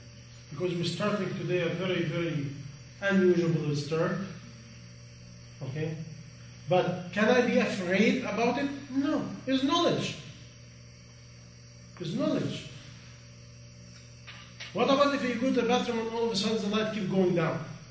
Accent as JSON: {"language": "English", "country": "Pakistan", "said": "You see what happened also as a Pakistani? Pakistani and Indian and Bengali, with respect to you, we have to assume Jin behind everything."}